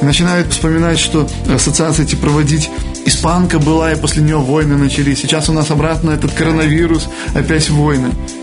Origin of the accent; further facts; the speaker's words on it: Belarus; Мы, белорусы, умные люди, мудрые люди. Мы трудолюбивые люди.